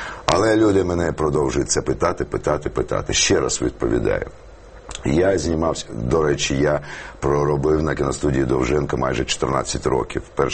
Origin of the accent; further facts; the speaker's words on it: Kyiv, Ukraine; а потім я народився тут, як киянин. Корінний.